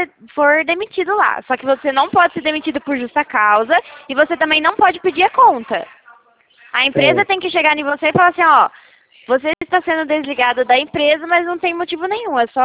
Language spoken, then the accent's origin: Portuguese; Americana, São Paulo, Brazil; a gente é aqui do interior de São Paulo.